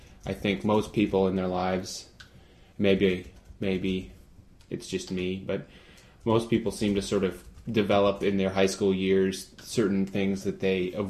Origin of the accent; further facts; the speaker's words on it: Fieldbrook, California, United States; Well, I was a rural boy. I grew up in Fieldbrook, California, which is sort of a non-existent, non-city community, if you will